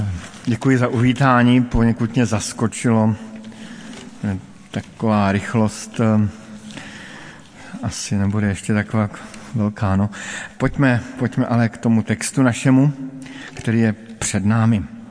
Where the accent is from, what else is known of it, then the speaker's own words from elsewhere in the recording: Brno, South Moravian Region, Czechia; Pocházím z Brna a možná, že si vzpomínáte